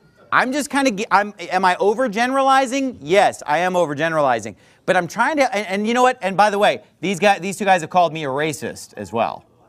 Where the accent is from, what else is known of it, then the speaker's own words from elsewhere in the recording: United States; Because I'm a white American, and when I go to Africa, I'm an instant rock star for two reasons.